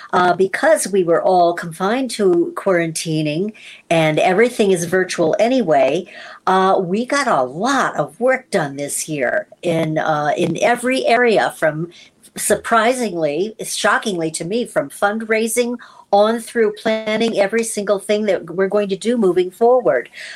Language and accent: English; Detroit, Michigan, United States; also born or lived in Newport News, Virginia; No, I grew up in, I grew up in Detroit, Michigan and Newport News, Virginia, but I went to school at the North Carolina School of the Arts